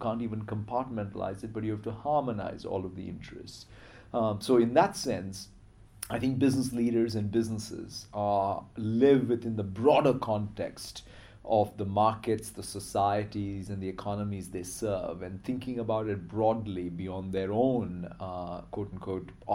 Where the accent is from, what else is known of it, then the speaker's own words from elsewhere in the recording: India; cricket is something that I grew up with in India